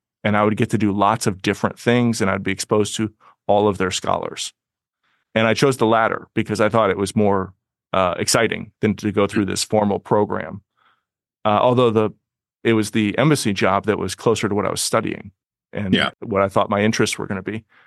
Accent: Illinois, United States; You know, I grew up in Illinois. The biggest body of water was the Mississippi, not a sailing outlet

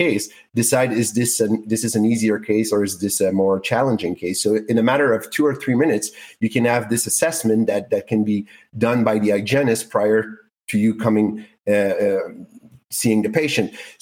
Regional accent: Canada; I'm French Canadian and I'm a male

